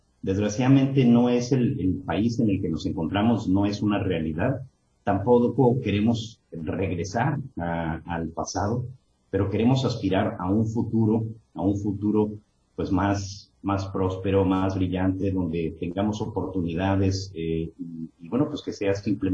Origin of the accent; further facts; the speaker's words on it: Mexico; Necesitamos como mexicanos, como ciudadanos, exigirles a nuestros políticos